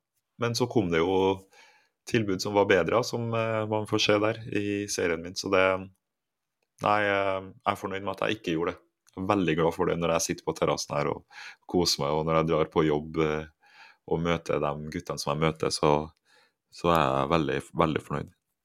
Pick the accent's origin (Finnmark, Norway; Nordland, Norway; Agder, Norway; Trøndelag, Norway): Trøndelag, Norway; Halset; Så hvis alle på Halset der jeg vokste opp hadde spilt noen annen, så hadde jeg gjort det.